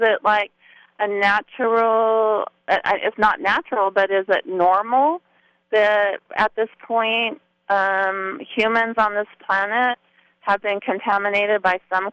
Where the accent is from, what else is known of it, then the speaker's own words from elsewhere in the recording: Los Angeles, California, United States; born there; Well, I was born in 1957, and I was born in Los Angeles